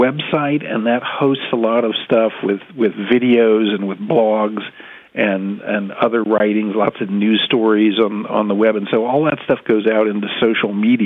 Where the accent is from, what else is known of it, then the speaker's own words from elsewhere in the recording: Oxford, Ohio, United States; My father was a chemist at Miami University near Cincinnati there, and so I grew up in Oxford and was around the chem lab.